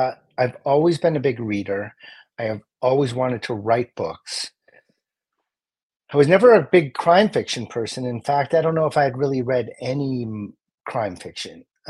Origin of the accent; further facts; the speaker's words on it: Minnesota, United States; Oh yeah, I mean, I grew up in Minnesota.